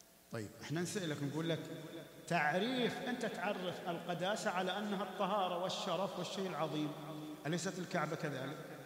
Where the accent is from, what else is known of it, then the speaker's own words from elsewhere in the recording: Saudi Arabia; حتى احنا في بلادنا هذا بلاد الحرمين مصنفة عندنا في المملكة العربية السعودية